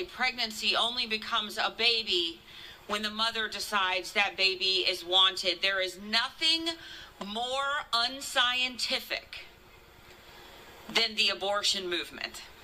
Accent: Texas, United States; I'm from Texas, so howdy. Obviously, I'm from Texas because I didn't bring a coat.

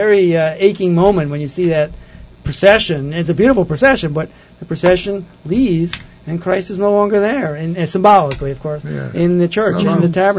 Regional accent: New York, United States; And it was very difficult for me as a New Yorker, living through 9/11, even though we weren't there at the time, we were down here.

